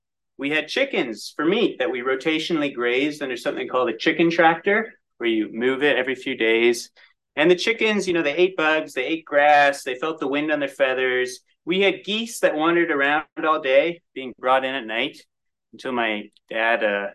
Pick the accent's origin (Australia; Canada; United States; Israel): Canada; Ontario; I grew up in Eastern Ontario, And our family actually hobby farmed numerous animals throughout my childhood.